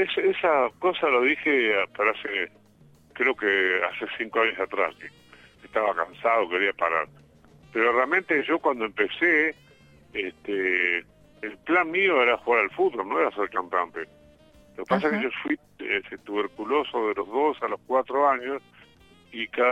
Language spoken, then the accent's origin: Spanish; Uruguay; moved away; also born or lived in Argentina / United States; Bueno, Uruguay, yo volví por mis raíces. Yo estuve como 22 o 23 años fuera del Uruguay. Inclusive tuve 12 años en Argentina.